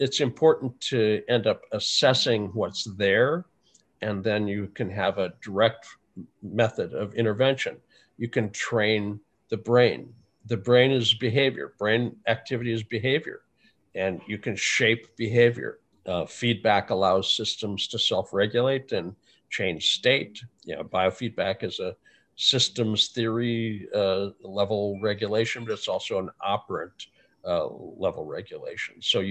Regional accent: North Dakota, United States; I grew up in North Dakota.

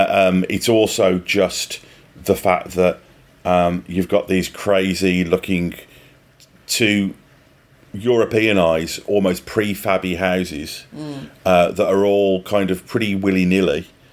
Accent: Midlands, United Kingdom; now in New Zealand; So I grew up in the Midlands of England. So just being near the sea is a really big thing.

